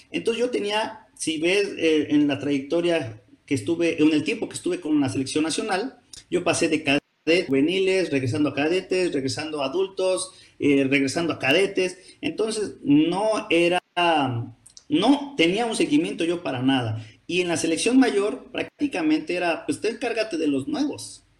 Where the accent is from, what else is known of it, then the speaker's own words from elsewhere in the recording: Mexico; aunque quisiera estar en mi país